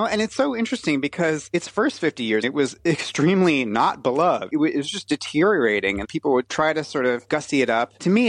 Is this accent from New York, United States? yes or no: yes; New York, United States; I'm a New Yorker, and I'm very geographically challenged in Los Angeles